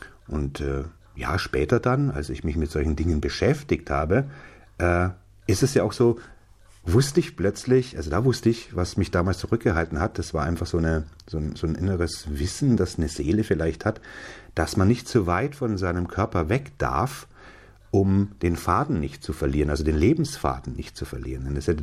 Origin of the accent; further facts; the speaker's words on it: Selb, Bavaria, Germany; born there; Das war so ein Waldgebiet zwischen Schwarzenhammer und meinem Geburtsort Selb. Selb im Fichtelgebirge, Porzellanstadt.